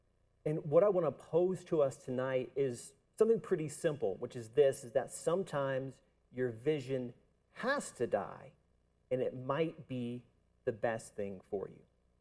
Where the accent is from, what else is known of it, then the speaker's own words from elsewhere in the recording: South Carolina, United States; And I grew up in South Carolina, so we go to South Carolina to start a church.